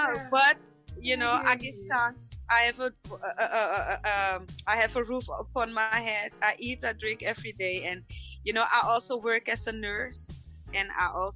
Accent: Amsterdam, North Holland, Netherlands; my mother, she came, and my father, came to Holland from Suriname. I was born in Amsterdam, in Holland.

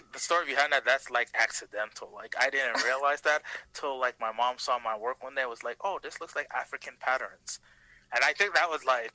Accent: Montreal, Quebec, Canada; I'm someone that was born and raised in Canada. But also, I'm born and raised in Montreal.

